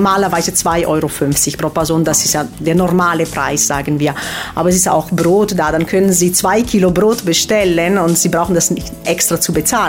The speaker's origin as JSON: {"language": "German", "country": "Italy", "said": "Ja, das ist ganz normal bei uns in Italien."}